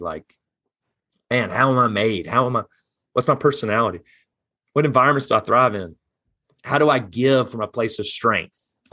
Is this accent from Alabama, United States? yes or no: yes; Birmingham, Alabama, United States; Take me anywhere but my hometown, right?